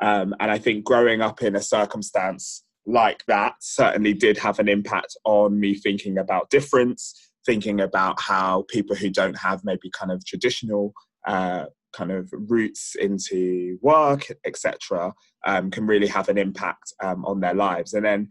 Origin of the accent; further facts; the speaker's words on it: Nigeria; born there; I'm of Nigerian background, and I was born in Nigeria.